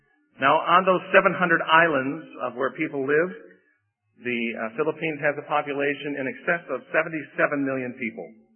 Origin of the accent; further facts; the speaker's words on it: Buffalo, New York, United States; Now, being someone who has been born and raised in Buffalo, New York, you might imagine that the climate is a real challenge to me.